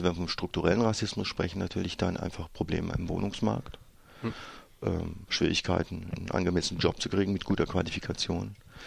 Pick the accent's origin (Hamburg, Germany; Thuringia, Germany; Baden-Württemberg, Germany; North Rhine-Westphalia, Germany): Baden-Württemberg, Germany; Freiburg; Also wenn ich sage, du, ich komme aus Freiburg, dann ist es, ja, aber woher kommen deine Eltern?